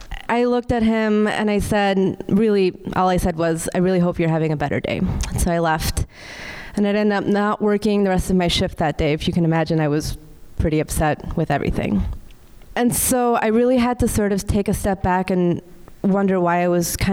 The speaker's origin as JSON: {"language": "English", "country": "Chile", "moved": "yes", "said": "I am from Chile, and so I'm from a really small village in Chile, actually. And so when we immigrated here in 1996, it was me and my mom, my dad, my siblings, who are much more brown than me."}